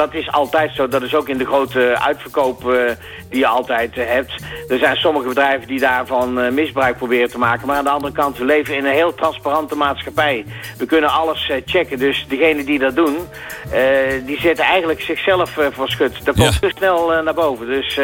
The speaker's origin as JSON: {"language": "Dutch", "country": "Netherlands", "said": "Ja, kijk, wij zijn Nederlander."}